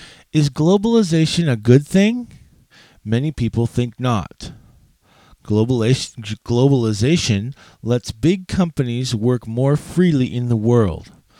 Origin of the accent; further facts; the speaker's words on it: Seattle, Washington, United States; one very famous one was in Seattle, my hometown.